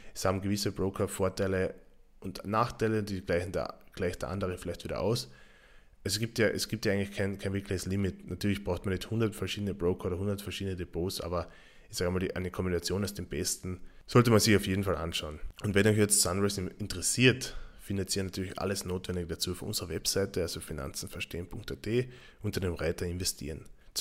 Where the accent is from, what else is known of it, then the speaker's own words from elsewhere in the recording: Carinthia, Austria; Ich als Kärntner tue mir halt relativ schwer, den Namen On360 auszusprechen.